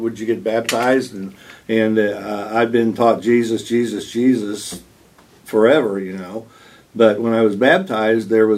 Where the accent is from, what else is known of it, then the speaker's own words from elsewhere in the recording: Sedalia, Missouri, United States; So, I was born in 1948 in Sedalia, Missouri, into a Christian family, and from my earliest memories, I mean, Mom and Dad took me to church, you know, and I was in Sunday school almost every Sunday